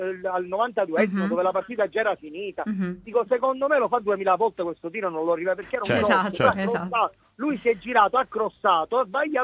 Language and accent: Italian; Palermo, Sicily, Italy; la mia esternazione è stata da palermitano